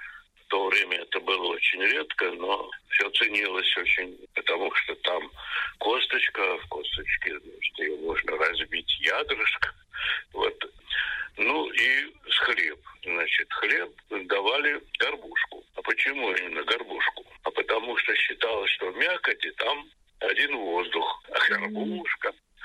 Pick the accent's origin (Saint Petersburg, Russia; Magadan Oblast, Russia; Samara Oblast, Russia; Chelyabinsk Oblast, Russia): Saint Petersburg, Russia; Leningrad; Ну, я говорю, из Ленинграда.